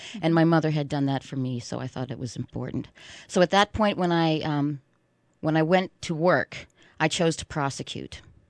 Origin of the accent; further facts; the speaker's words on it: Pennsylvania, United States; I grew up in Crawford County, which, of course, abuts the Venango County.